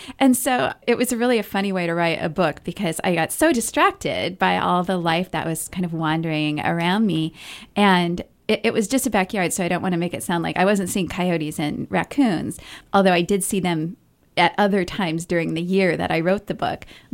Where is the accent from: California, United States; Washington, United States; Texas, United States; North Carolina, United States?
Washington, United States; Seattle; So I'm from Seattle. My weather is really similar to yours in Portland. It's kind of rainy, kind of dreary sometimes.